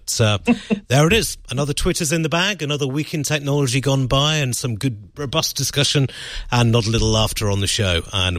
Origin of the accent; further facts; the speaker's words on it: United Kingdom; I mean, you know, we're naturally British. So our natural color is pale blue, and it takes a week in the sun just to get white.